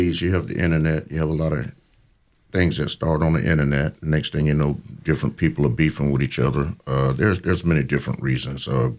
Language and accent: English; Jacksonville, Florida, United States; I grew up on the east side of Jacksonville.